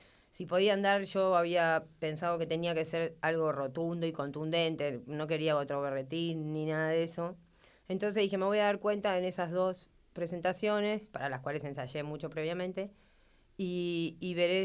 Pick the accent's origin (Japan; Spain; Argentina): Argentina; Buenos Aires; En Boedo. Viví mucho tiempo después en Villaluro y pasé por todos los barrios.